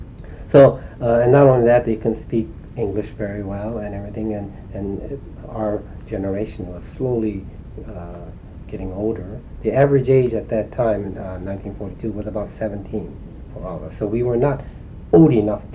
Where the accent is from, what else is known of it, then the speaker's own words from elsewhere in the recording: West Coast, United States; he knew that I came from the West Coast.